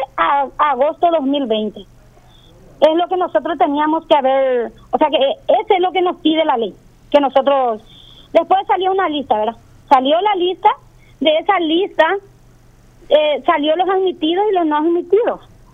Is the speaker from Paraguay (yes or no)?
yes; San Juan Bautista, Misiones, Paraguay; Yo soy sanjuanina.